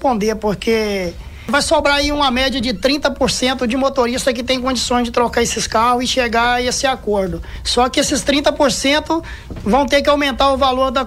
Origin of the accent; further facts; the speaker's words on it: Caratinga, Minas Gerais, Brazil; E a gente é de Caratinga.